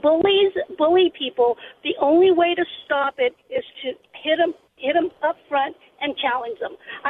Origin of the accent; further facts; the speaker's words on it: California, United States; I'm a Latina from California